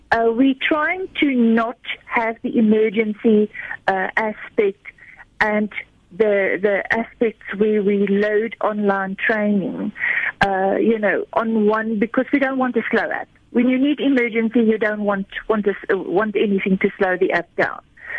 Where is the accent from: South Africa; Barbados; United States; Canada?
South Africa; We are South African, we are women, we are working for women.